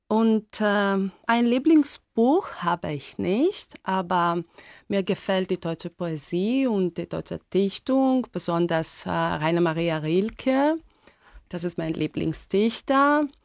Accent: Athens, Attica, Greece; born there; German is a second language; ich komme aus Griechenland. Ich bin in Athen geboren im Jahr 1975

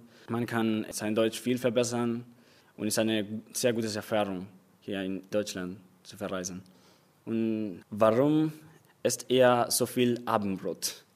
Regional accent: Montevideo, Uruguay; German is a second language; Ich komme aus Uruguay, in Montevideo. Ich bin 1998 geboren.

